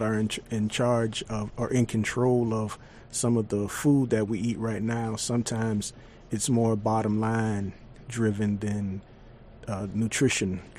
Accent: Savannah, Georgia, United States; But I'm born and raised in Savannah. My family is from out of Pula and Bloomingdale, and they've been growing things and having farms since then.

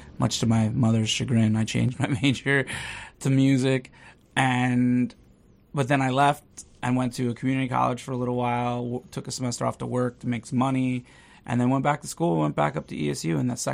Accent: Bethlehem, Pennsylvania, United States; I'm from Bethlehem, Pennsylvania, which... isn't necessarily too little

